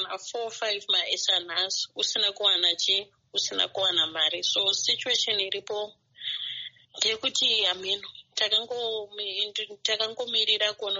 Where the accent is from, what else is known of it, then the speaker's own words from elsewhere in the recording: Zimbabwe; English is a second language; now in Ukraine; I'm from Zimbabwe.